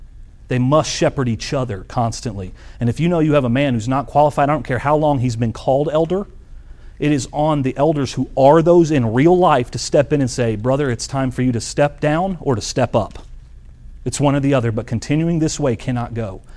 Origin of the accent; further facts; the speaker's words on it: Italy; English is a second language; because I grew up in Italy, I learned English later on when I was 14.